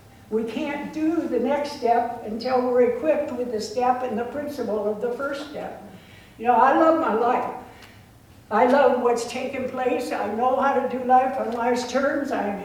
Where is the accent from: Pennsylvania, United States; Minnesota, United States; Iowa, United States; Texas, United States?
Iowa, United States; This year, I'm from Iowa. I spent the winter in Yuma.